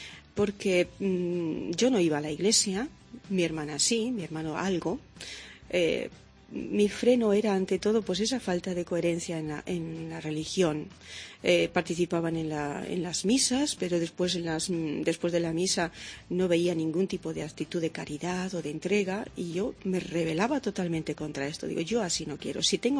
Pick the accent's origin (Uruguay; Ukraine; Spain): Spain; Palencia, Castile and León; soy de Palencia, soy castellana, de una familia cristiana, católica, somos mis padres y tres hermanos, yo soy la hermana menor.